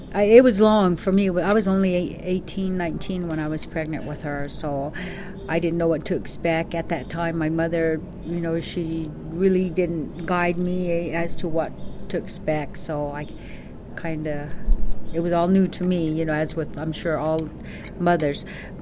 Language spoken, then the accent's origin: English; Payson, Arizona, United States; I was born in 1950 on a cold fall morning, my mother says. And I was born and raised in Payson. Have lived here almost all my life.